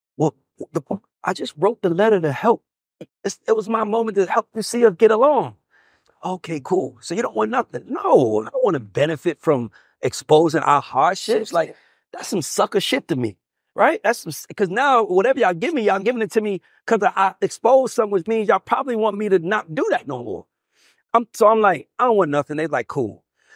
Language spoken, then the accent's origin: English; Atlanta, Georgia, United States; I'm from Atlanta. I mean, nigga, I'm free.